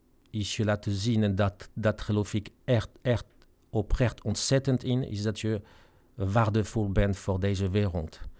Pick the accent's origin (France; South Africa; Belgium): France; Dutch is a second language; Zoals je hoort, kom ik uit Frankrijk.